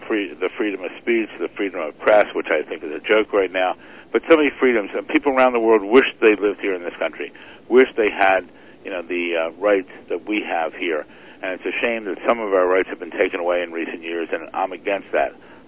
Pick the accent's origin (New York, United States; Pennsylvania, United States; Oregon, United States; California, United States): Pennsylvania, United States; Philadelphia; born there; I was born here in Philadelphia